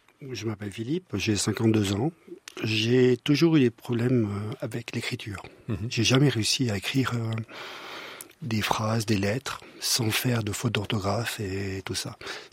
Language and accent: French; Romandie, Switzerland; moved away as an adult; Après tout ça, j'ai quitté la Romandie pour aller en Suisse allemande, parce qu'il manquait un peu de travail dans les années où c'est que j'avais fini mon apprentissage.